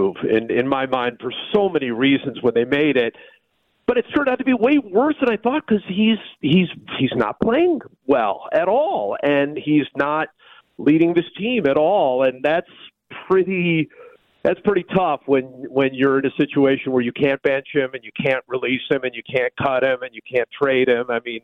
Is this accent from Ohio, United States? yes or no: yes; Cleveland, Ohio, United States; I mean, growing up in Cleveland, I was football was everything to me.